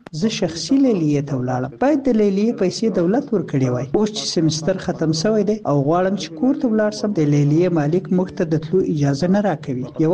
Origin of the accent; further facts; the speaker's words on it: Ghor, Afghanistan; زه د غور ولایت یم.